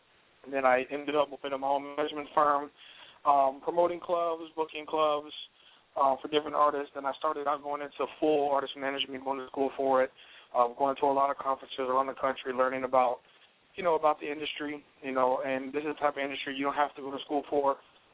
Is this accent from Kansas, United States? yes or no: no; Miami, Florida, United States; I'm from Miami, Florida. Been here my whole life.